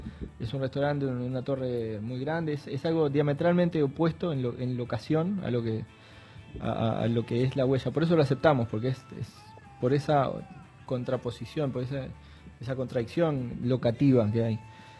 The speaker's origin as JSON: {"language": "Spanish", "country": "Uruguay", "said": "somos uruguayos los que estamos ahí"}